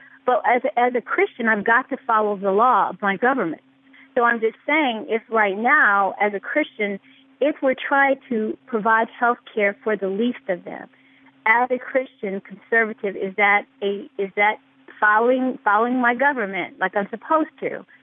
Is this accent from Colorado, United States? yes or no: yes; Denver, Colorado, United States; And maybe I'm a Pollyanna. I'm really from Denver.